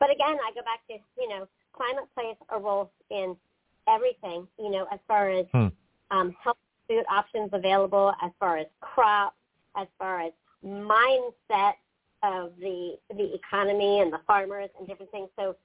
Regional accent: Pennsylvania, United States; I grew up in Pennsylvania compared to North Carolina.

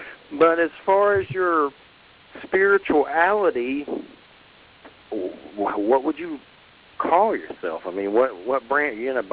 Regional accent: Georgia, United States; I was born in Georgia and my dad was a Baptist preacher, so I was raised in Christianity

